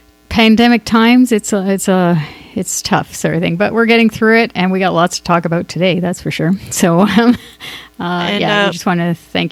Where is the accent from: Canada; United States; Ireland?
Canada; Scarborough, Ontario; I mean, I grew up in Scarborough, so I've always had friends that were of all nationalities, basically.